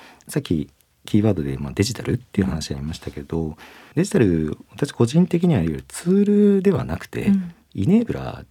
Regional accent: Suzu, Ishikawa, Japan; moved away as an adult; now in Tokyo, Japan; もともと私石川県の珠洲市っていうところの出身でして、能登半島の先っぽなんですけど

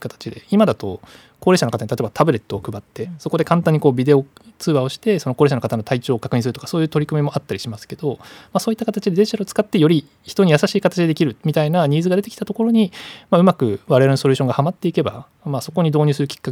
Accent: Akita, Japan; まあ、田舎といいますか、私も秋田出身ですけれども

